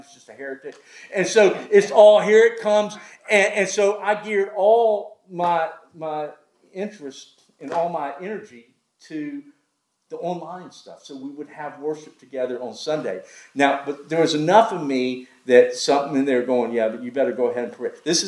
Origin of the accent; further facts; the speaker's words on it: South Carolina, United States; So last week, I grew up in South Carolina. Okay, I know about snow in South Carolina.